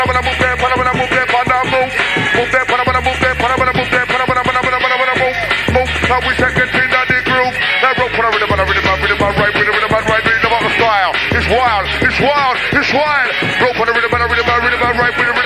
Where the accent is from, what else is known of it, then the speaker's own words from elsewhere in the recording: London, United Kingdom; I'm 24, I'm from South London